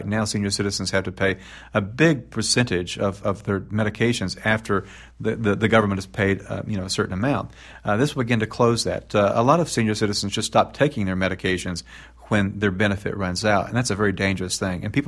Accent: Tennessee, United States; read about this expedition at the Wise County Fairgrounds in Southwest Virginia, just a few miles from where I grew up in northeastern Tennessee.

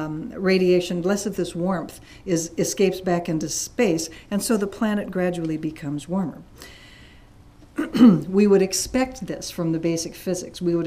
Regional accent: Wisconsin, United States; also born or lived in Minnesota; But anyway, I grew up in Wisconsin and Minnesota

